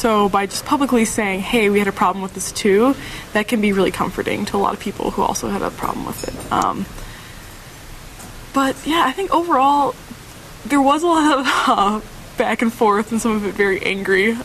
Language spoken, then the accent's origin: English; Indiana, United States; I know back in my home state of Indiana, they just passed a law